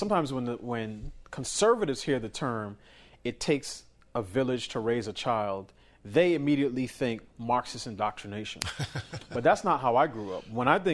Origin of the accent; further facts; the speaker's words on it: New York City, New York, United States; I grew up in New York City.